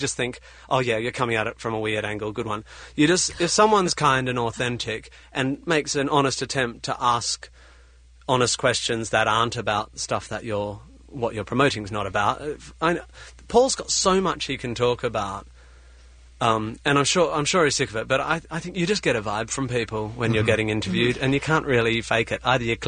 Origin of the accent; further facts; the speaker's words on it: Australia; As an Australian, it's just announcing a tour, really.